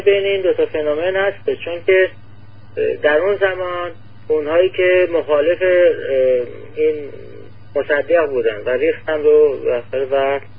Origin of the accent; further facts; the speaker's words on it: Iran; شاید خودمون هر کدوم به عنوان یک شهروند، به عنوان یک ایرانی مسئول هستیم